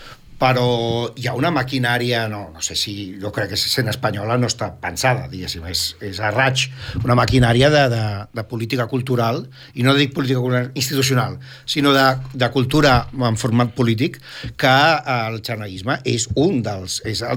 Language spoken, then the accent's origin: Catalan; Barcelona, Catalonia, Spain; soc de Barcelona, per l'amor de Déu, la ciutat més fotografiada del planeta Terra